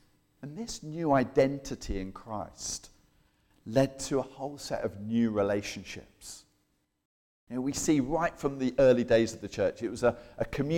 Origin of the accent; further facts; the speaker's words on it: London, United Kingdom; Now, I am from South London. I've driven up this morning because the trains were a bit dodgy.